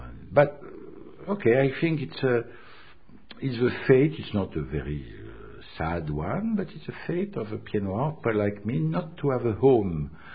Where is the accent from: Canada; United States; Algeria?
Algeria; Algiers, Algiers Province; moved away as an adult; I was born in Algiers in 1935, and I stayed in Algeria until 1968, meaning 6 years after the independence.